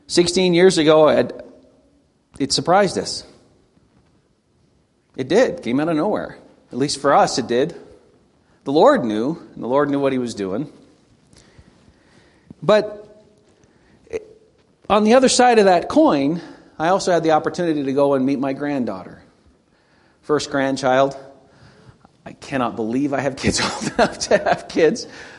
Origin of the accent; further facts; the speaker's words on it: Baker, Montana, United States; We dated in high school. I was from Baker. She was from Glendive.